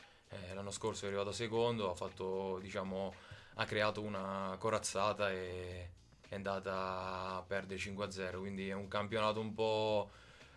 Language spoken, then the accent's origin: Italian; Ascoli Piceno, Marche, Italy; nella mia città natale ad Ascoli, ho giocato lì, ho fatto il settore giovanile, e poi per passare andare a Giulianova, dove diciamo sono tra virgolette diventato grande.